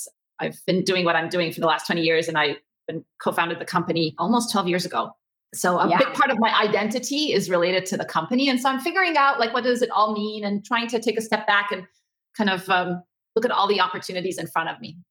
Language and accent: English; Abu Dhabi, United Arab Emirates; also born or lived in Cairo, Egypt / Kuwait; So I was born in Cairo, Egypt. We're Egyptian, and my family worked around the Middle East. So I grew up partially in Kuwait and then in Abu Dhabi.